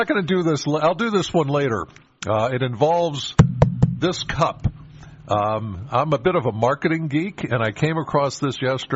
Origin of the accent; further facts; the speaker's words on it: Penns Valley, Pennsylvania, United States; Now, again … I'm from Penns Valley, so I got a bit of a drive to get to the studio.